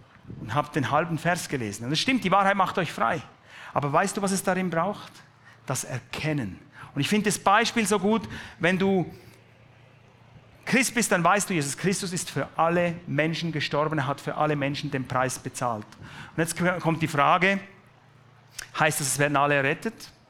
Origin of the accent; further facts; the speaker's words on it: Switzerland; weil einfach eine andere Perspektive kommt, die ich als Schweizer nicht habe.